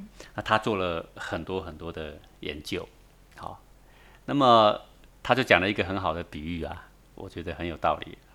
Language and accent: Chinese; China; 这就是我们中国人常常说的